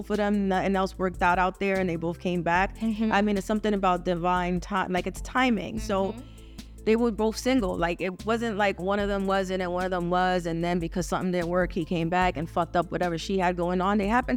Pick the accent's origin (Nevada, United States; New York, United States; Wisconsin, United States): New York, United States; I'm from New York. I'm like, my bad.